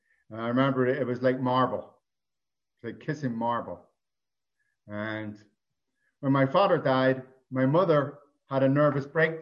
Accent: Belfast, Northern Ireland, United Kingdom; I'm an Irish alcoholic. I was born in a little place called Ireland, Belfast.

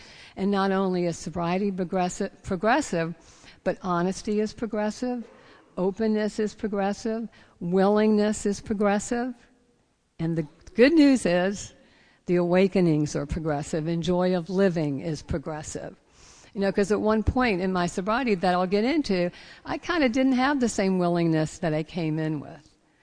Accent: Savannah, Georgia, United States; But where I came from a southern town, Savannah, Georgia, and I was born Jewish to parents who cherished me and really wanted me. I had three brothers.

